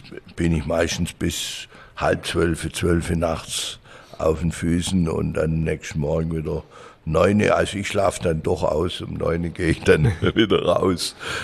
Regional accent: Langenburg, Baden-Württemberg, Germany; ich werde dieses Jahr 69 Jahre. Bin geboren in Hohenlohe, aufgewachsen in Bechlingen-Langenburg. Dort habe ich auch meine Jugend verbracht

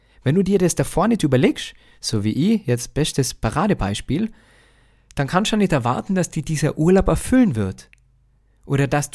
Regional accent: Tyrol, Austria; Wie du vielleicht weißt oder vielleicht auch hören kannst, ich bin ja aus Tirol und da ist es so schön

